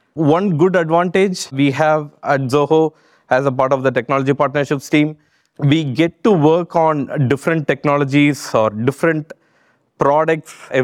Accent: Chennai, Tamil Nadu, India; I'm from Chennai, India, which is on the south by the coast, married with two children, one daughter and son.

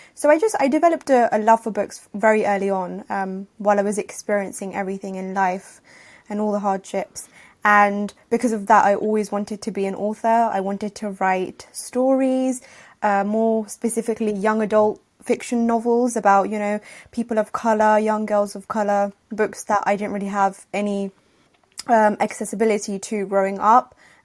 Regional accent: London, United Kingdom; obviously as an immigrant, as a 1.5 gen immigrant, I was brought up in Northwest London.

